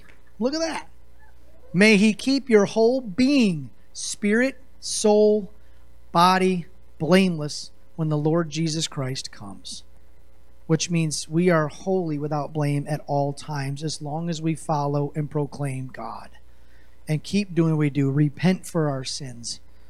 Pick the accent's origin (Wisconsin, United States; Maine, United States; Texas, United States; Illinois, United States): Wisconsin, United States; born there; It kind of reads Wisconsinite for me, so that's cool. I was born in Wisconsin.